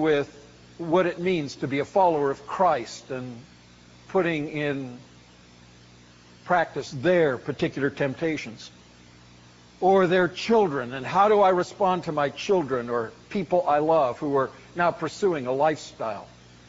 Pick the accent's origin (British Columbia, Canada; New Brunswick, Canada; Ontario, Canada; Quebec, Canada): British Columbia, Canada; Vancouver; in Vancouver, British Columbia, my hometown